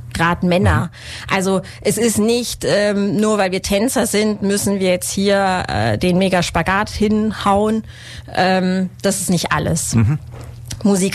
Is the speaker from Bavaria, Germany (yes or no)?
yes; Memmingen, Bavaria, Germany; Also ich bin gebürtige Memmingerin, komme gar nicht so, also ist gar nicht so weit weg von hier.